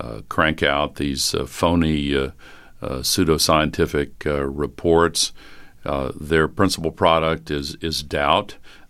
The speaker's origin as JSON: {"language": "English", "region": "Tennessee", "country": "United States", "tie": "born or raised there", "said": "And in my home state of Tennessee, there's an old saying"}